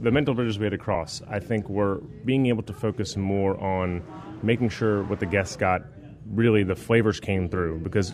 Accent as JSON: {"language": "English", "town": "New Orleans", "region": "Louisiana", "country": "United States", "tie": "born or raised there", "said": "bridging that gap between growing up in New Orleans and growing up with this kind of cuisine with all the great seafood and all the long growing seasons and great produce"}